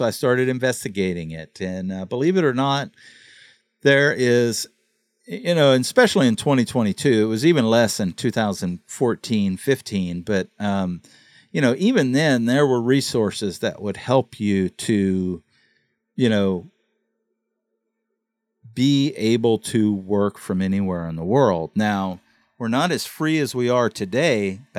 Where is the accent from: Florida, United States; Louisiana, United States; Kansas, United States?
Louisiana, United States; I'm from South Louisiana.